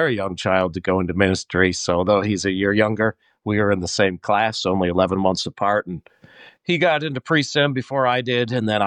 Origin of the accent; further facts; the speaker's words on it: Minot, North Dakota, United States; during my teen years, my youth years, growing up in Minot, North Dakota, my father was the pastor of the church, and my mom had been a Lutheran teacher until she became a stay-at-home mom for some years.